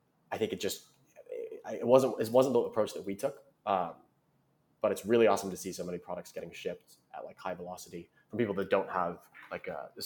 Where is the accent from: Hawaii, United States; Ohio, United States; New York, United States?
New York, United States; I was born and raised in New York